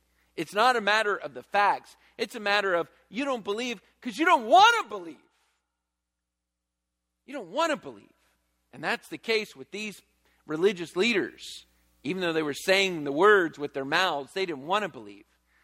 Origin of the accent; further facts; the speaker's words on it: Virginia, United States; And I grew up in church. I grew up in church in Virginia.